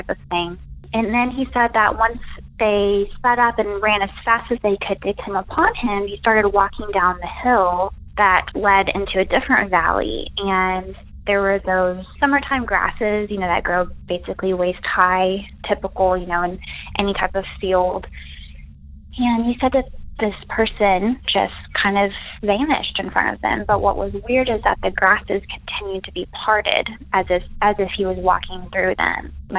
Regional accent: Arkansas, United States; Hi, Derek. … I am from Arkansas.

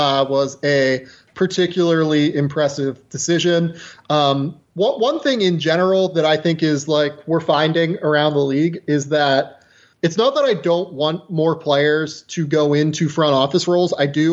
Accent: Pennsylvania, United States; I am also from Western Pennsylvania.

